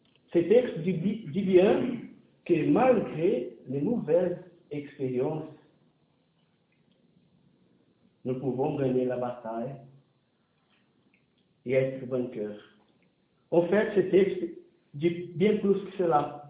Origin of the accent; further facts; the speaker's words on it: Brazil; Je suis brésilien, mais je n'aime pas.